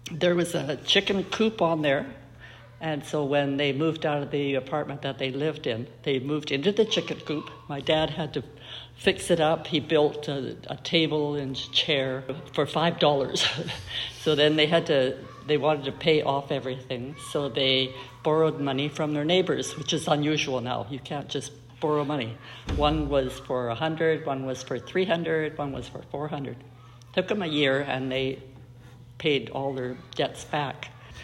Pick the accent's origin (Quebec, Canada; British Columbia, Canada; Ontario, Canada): British Columbia, Canada; Richmond; born there; I was born in Richmond, and my birth certificate says Lulu Island. My parents came from back east because they couldn't find any work back there, so they decided to come to Vancouver, and they landed in Richmond.